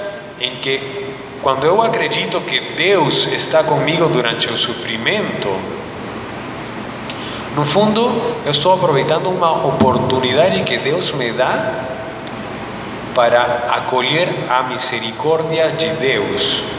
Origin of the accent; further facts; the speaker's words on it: Arequipa, Peru; Eu não sou de Lima, eu sou de Arequipa, que é uma cidade no sul do Peru. Então eu sou um serrano